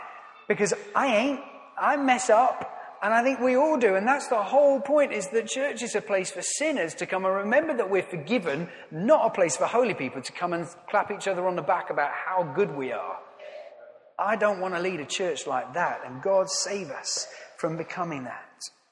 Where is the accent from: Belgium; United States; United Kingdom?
United Kingdom; And let's be honest, we're British, right?